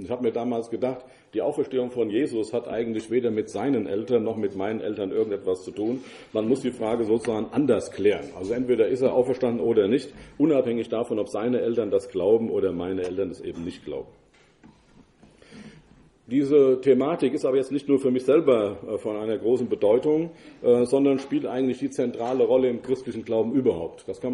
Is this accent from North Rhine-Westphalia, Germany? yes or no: no; Hesse, Germany; Ich muss einfach als Hesse, je nachdem aus welcher Gegend ich komme, versuchen, die Zischlaute zu vermeiden. Ich habe dann zunächst in Gießen studiert, aber dann hauptsächlich in München